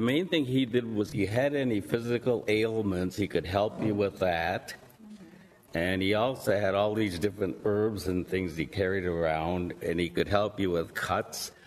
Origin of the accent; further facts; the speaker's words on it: Moat's Landing, Ontario, Canada; also born or lived in Haileybury / North Bay; I was born in Haileybury, Ontario, Canada. I lived at Moat's Landing, which is by the Montreal River, where we did a lot of fishing and hunting. We lived far away from any school.